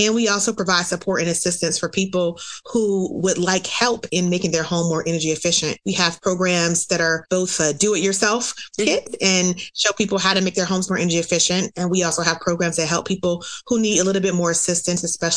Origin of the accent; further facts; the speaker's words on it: Norfolk, Virginia, United States; I am from Hampton Roads, born and raised in Norfolk, where I still live with my family.